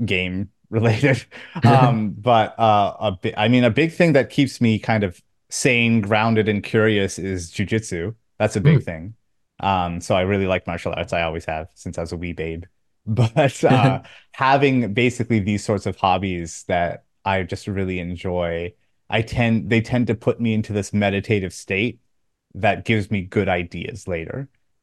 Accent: Fredericton, New Brunswick, Canada; moved away; And for me, I'm from a tiny town called Fredericton, New Brunswick, in Eastern Canada that has absolutely nobody living in it. And I'm probably the only person to ever leave.

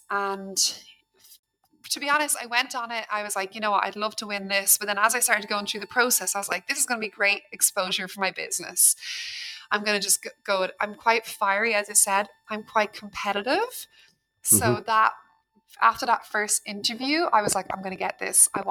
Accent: Ireland; I felt funny calling him Lord Sugar because I'm Irish. You know, he's not our Lord.

